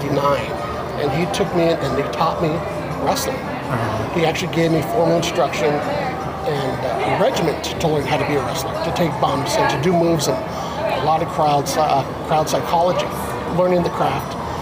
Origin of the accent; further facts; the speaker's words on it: Pleasant Grove, United States; He had a school in where I lived, my hometown of Pleasant Grove.